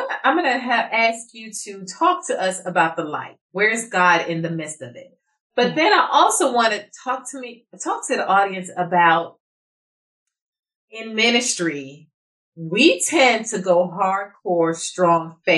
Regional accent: Brooklyn, New York, United States; So I'm from Brooklyn. So I get it.

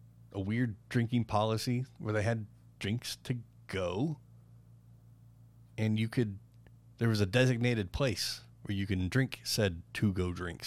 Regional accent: Ireland; Well, I mean, I am Irish.

